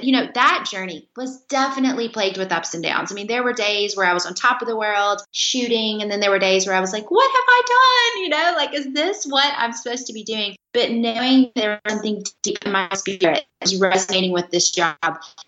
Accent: Alabama, United States; I grew up in Southern Alabama. So hot summers, hot winters.

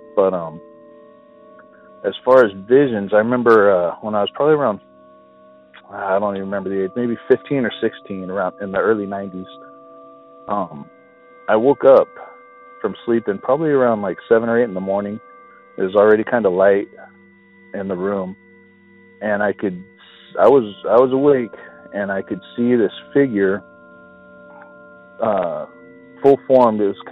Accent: Lakewood, California, United States; I'm one of 3 brothers. who are calling about the stories we have regarding the house we grew up in Lakewood, California.

